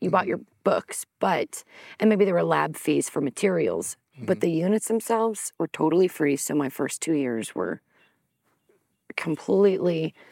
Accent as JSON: {"language": "English", "region": "Arizona", "country": "United States", "tie": "born or raised there", "also_born_or_lived": "Southern California", "said": "I grew up in Arizona for a little bit and enjoyed the outdoors, a lot of undeveloped land around us."}